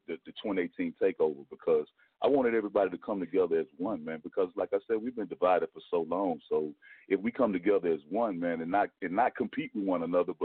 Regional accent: Mississippi, United States; like I said, I'm from Mississippi.

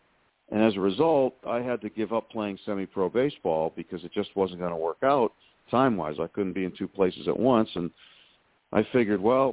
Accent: New England, United States; The only reason I left was because I'm from New England.

